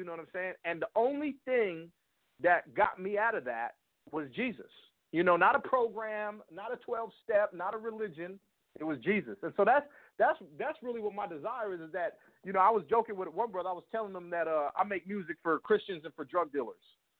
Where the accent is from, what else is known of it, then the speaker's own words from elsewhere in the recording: Los Angeles, California, United States; I grew up in Los Angeles